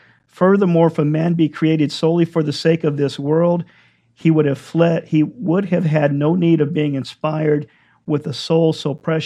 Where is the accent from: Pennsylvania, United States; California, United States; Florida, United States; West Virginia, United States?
California, United States; We tell people we're from California